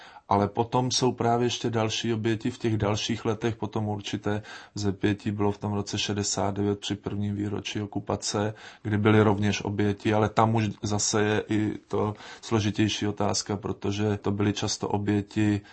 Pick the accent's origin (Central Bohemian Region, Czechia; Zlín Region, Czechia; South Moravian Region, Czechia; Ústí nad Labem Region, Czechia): Central Bohemian Region, Czechia; Lysá nad Labem; protože jsem se narodil a žiju v Lysé nad Labem, která je 4 kilometry od Milovic